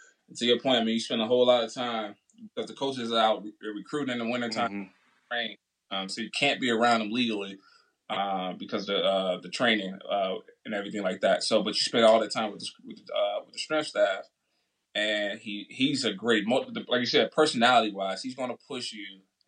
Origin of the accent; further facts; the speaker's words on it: Chicago, Illinois, United States; And as a young male growing up in Chicago … don't really work.